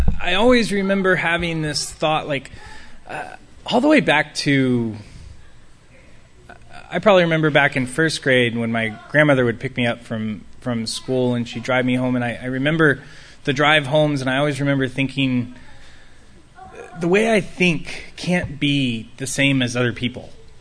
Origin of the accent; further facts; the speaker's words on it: Austin, Texas, United States; I was born and raised here in Austin. Upper middle class family.